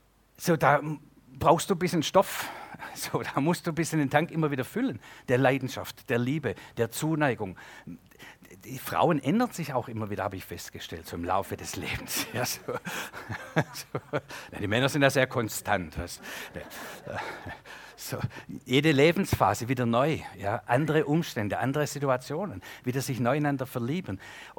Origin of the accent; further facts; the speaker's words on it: Baden-Württemberg, Germany; ich bin Schwabe, ja, das ist wichtig